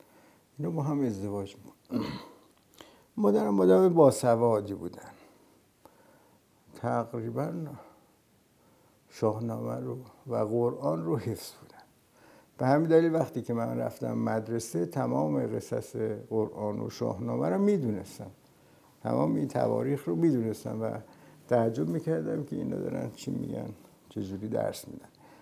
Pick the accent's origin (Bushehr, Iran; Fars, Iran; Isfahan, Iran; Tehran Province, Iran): Tehran Province, Iran; Tehran; born there; من در سال 1335 در 14 شهریور 1335 در تهران به دنیا آمدم. مادرم بعداً گفتن که تو خیابون ولیعصر تقاطع جامی یک بیمارستانی تو محوطه کاخ مرمر